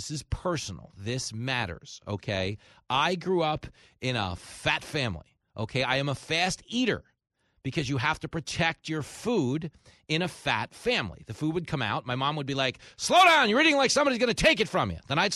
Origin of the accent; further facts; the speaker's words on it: East Coast, United States; I mean, I grew up on the East Coast, but I always romanticized it